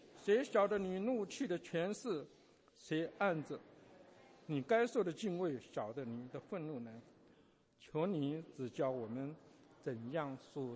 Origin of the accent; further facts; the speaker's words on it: China; 我们中国人有这个好处，过了一个新年，还有一个旧年可以过